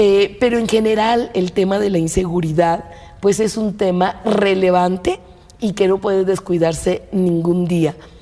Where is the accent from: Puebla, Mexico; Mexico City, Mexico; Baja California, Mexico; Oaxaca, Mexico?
Mexico City, Mexico; born there; yo soy una mujer que nació en el poniente de la ciudad. Nací en la Benito Juárez y me fui a vivir al extremo oriente cuando yo fui estudiante de economía en la UAM Iztapalapa.